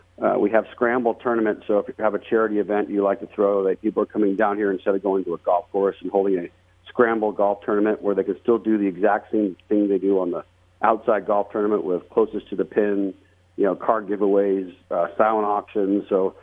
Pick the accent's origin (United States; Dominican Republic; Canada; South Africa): United States; Las Vegas, Nevada; You know, I was born and raised in Las Vegas, and, you know, I've experienced the charity dinners in the ballrooms.